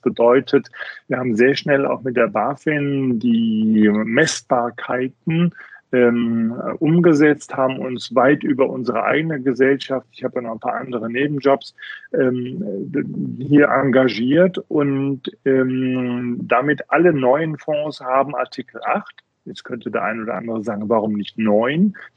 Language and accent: German; Bonn, North Rhine-Westphalia, Germany; born there; ich bin ja gebürtiger Bonner, habe in Bonn das begonnen alles.